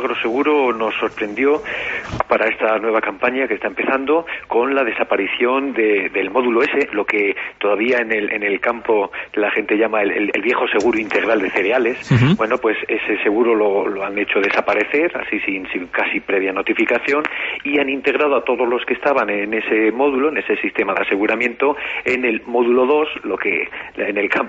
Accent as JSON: {"language": "Spanish", "country": "Spain", "said": "como buenos españoles"}